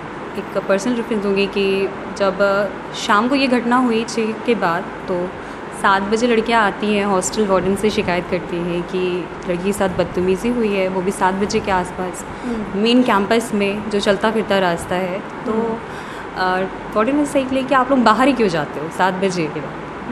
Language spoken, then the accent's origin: Hindi; Ghazipur, Uttar Pradesh, India; और मैंने स्कूलिंग गाज़ीपुर से की है और गाज़ीपुर यहाँ से पूरा ईस्ट 80 से 90 किलोमीटर दूर है यहाँ से।